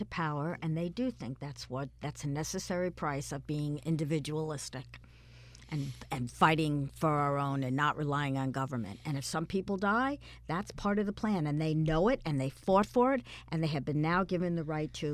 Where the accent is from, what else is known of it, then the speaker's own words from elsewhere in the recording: United States; No, I'm torn as an American. I don't want to see the country suffer, which is what I'm afraid might happen.